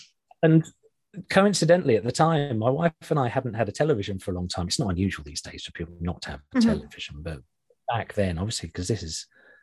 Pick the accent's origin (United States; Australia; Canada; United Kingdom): United Kingdom; England; I'm English, and I don't think I have any context to how important it was